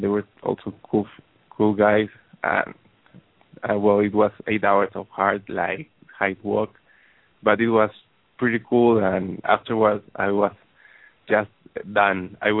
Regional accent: Peru; I'm from Peru, and I'm enjoying a lot to be here

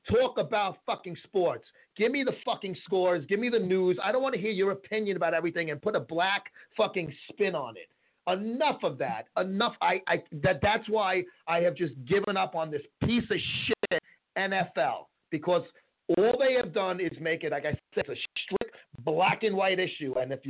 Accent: Brooklyn, New York, United States; When I was a kid growing up in Brooklyn, they broke our balls. We were the white fucking dirtbags in the neighborhood.

